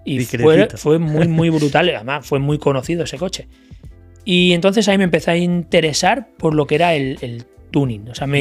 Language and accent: Spanish; Igualada, Catalonia, Spain; Y como yo soy de Igualada